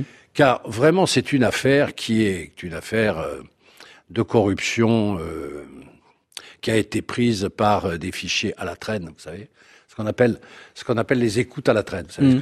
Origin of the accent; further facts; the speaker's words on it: Paris, Île-de-France, France; moi je suis parisien, donc c'est un peu différent